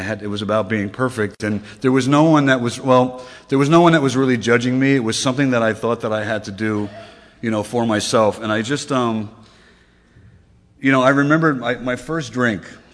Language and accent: English; Newark, New Jersey, United States; I grew up in New Jersey. Yeah. It took me about 5 years to have enough self-esteem to say that I was from New Jersey. It did. I'm from Newark.